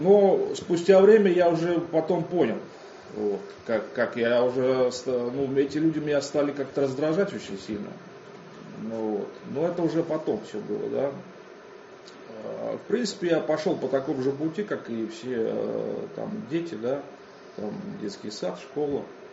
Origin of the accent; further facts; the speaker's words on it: Saint Petersburg, Russia; born there; Родился я в Ленинграде в 82-м году. В таком спальном районе, скажем так, Сосновая Поляна.